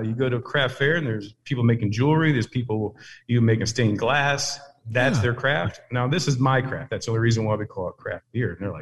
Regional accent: Ohio, United States; I'm from Ohio, and some of the cities, there's 150 right there in that one city

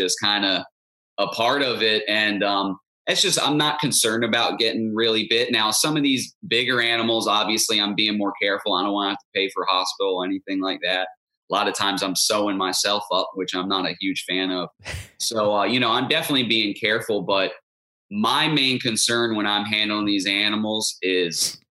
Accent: Stuart, Florida, United States; I grew up in Martin County, okay. Stuart, Florida.

